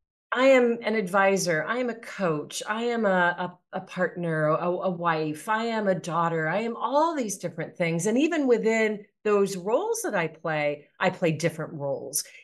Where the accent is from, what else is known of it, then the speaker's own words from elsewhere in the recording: United States; Just because I'm an American doesn't mean that I utilize all of the cultural norms that are typical of Americans.